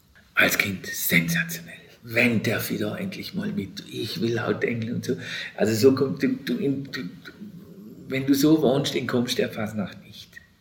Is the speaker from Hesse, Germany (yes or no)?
no; Mühlheim, Baden-Württemberg, Germany; oder ich bin ja im Mühlheim-Städtli aufgewachsen, meine Eltern wohnen da noch